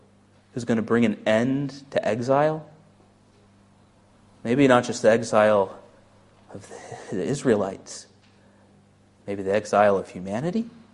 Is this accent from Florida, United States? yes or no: yes; Florida, United States; I grew up in Florida, where it's a lot hotter, and you'd go to the beach.